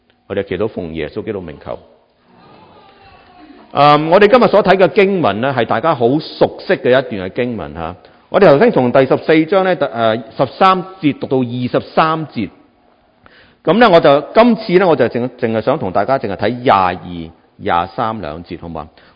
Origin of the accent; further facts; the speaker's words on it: Fujian, China; 我作为福建人呢，我就好清楚咩叫强迫你食饭。我哋福建人呢就好即係好 welcome 啲人嚟我哋屋企食饭。